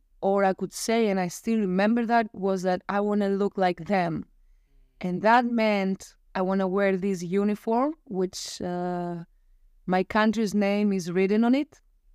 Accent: Goumenissa, Central Macedonia, Greece; English is a second language; Somewhere there, but a very small place, more like a town. The name is Goumenissa, which is my hometown and I love very much.

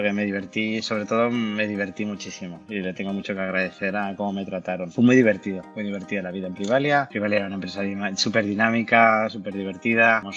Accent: Spain; venimos a veces como españoles

